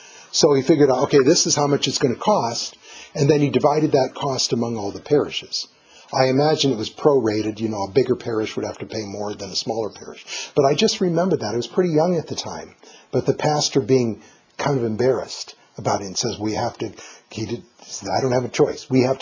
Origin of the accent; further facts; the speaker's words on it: Ohio, United States; So I grew up in the Toledo Diocese, Northern Ohio